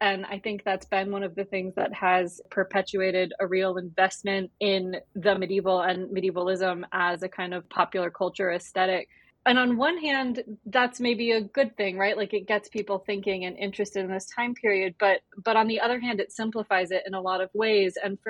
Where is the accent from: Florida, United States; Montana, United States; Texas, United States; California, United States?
Montana, United States; I'm from Montana originally.